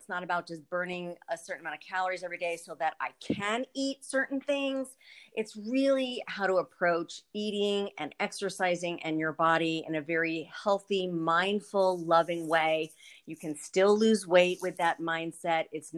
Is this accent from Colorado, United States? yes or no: yes; Broomfield, Colorado, United States; I'm from Broomfield, Colorado